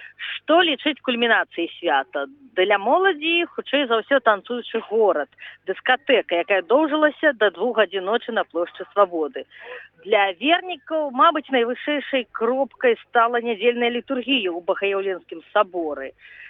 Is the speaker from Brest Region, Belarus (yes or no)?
yes; Brest Region, Belarus; знаходзіцца ў Брэсцкай вобласці. Так што свята скончыцца тут, але мы пачнём падрыхтоўку да новага свята ўжо амаль на маёй малой радзіме